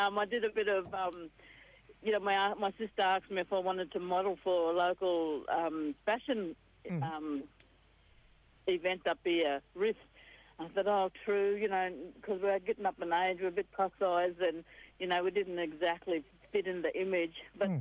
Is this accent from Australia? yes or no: yes; Cherbourg, Queensland, Australia; now in Cairns, Australia; I kind of adopted from up here in Cairns now, Originally I'm from Sherbourg, beautiful Sherbourg. And my people, as we know, we all got sent around. So I'm a Gungri woman.